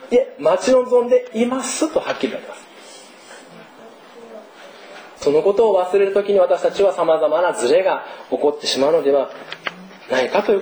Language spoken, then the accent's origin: Japanese; Yokohama, Kanagawa, Japan; 私横浜から来た横浜市民にも結構ある誘惑かもしれませんね。